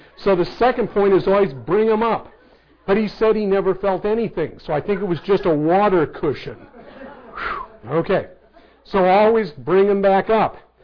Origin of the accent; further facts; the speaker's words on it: California, United States; I'm from California, and I'm from Northern California, so I'm probably more like you than I am like a person from Southern California.